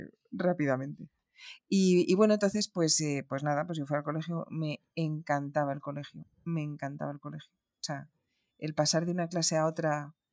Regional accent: Spain; also born or lived in Morocco; tengo una mitad malagueña, una mitad francesa y nací en Marruecos para terminar de liarlo todo.

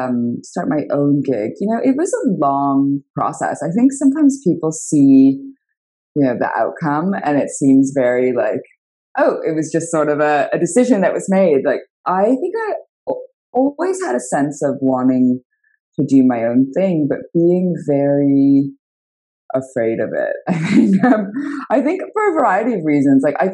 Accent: Toronto, Ontario, Canada; I grew up in Toronto.

